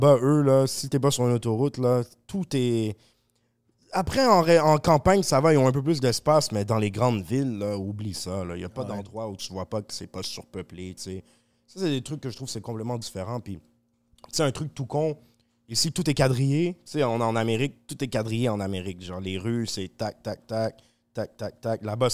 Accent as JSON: {"language": "French", "town": "Montreal", "region": "Quebec", "country": "Canada", "tie": "born or raised there", "accent": "Québécois", "said": "Ben, t'sais, c'est le fait que j'ai grandi à Montréal, on a pas, on a un accent moins, plus soft à Montréal. Genre, pour un Français, je sonne comme un gars de Montréal, c'est sûr, je sonne comme un Québécois."}